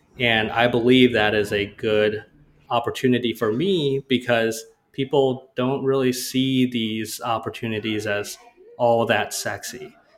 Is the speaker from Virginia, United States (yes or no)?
no; Rochester, Minnesota, United States; I grew up in Rochester, Minnesota. Mm-hmm. It's a small town.